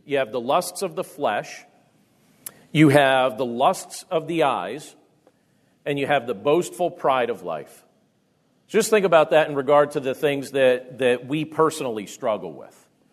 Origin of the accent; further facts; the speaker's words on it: Carbondale, Pennsylvania, United States; I grew up in primarily in Carbondale, Pennsylvania.